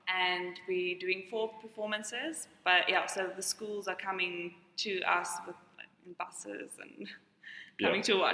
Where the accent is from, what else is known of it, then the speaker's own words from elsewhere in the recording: Potchefstroom, North West, South Africa; I'm from Potchefstroom